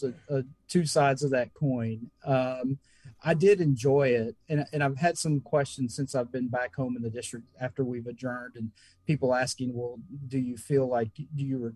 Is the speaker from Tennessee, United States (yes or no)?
yes; Dickson, Tennessee, United States; It reminds me a lot of the area that I grew up in here in Dixon, Southern Dixon County and Northeast Hickman County before Nashville started taking off and growing and becoming more and more populated.